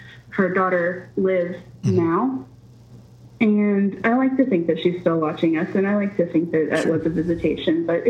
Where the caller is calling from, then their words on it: Louisville, Kentucky, United States; I'm calling from Louisville, Kentucky.